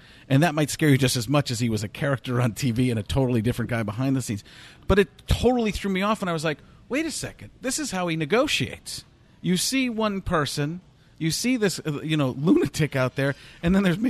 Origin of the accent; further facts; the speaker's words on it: Wisconsin, United States; I'm from Wisconsin.